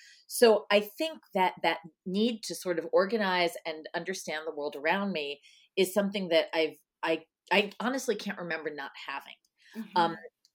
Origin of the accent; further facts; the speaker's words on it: Nesconset, New York, United States; Yeah, on the North Shore, about halfway out near, it was a small town called Nesconset, very near where the ferry came in Port Jeff.